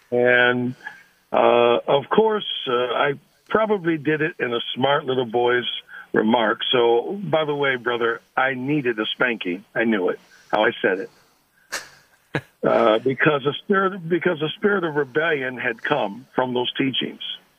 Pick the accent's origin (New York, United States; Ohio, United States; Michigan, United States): Michigan, United States; Ann Arbor; Sure. I'm from Ann Arbor, Michigan